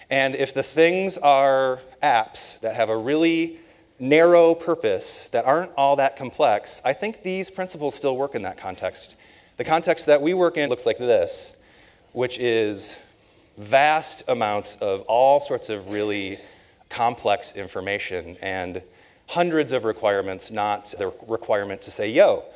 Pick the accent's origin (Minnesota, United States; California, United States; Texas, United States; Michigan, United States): Michigan, United States; Grand Rapids; And I'm from Grand Rapids, Michigan.